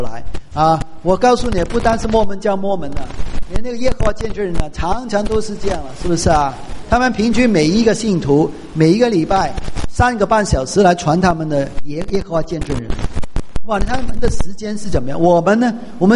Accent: Guangdong, China; 所以有时候我们广东人骂人的时候

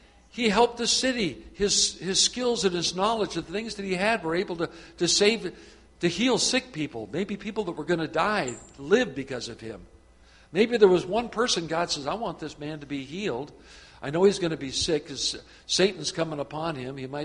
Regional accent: California, United States; I'm from Southern California. Who wants to go there?

